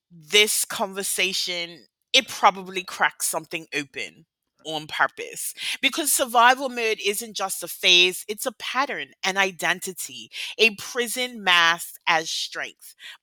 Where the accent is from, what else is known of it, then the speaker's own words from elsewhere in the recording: Bermuda; now in London, United Kingdom; I'm not English. I'm originally from Bermuda, right? So smiling is normal to me.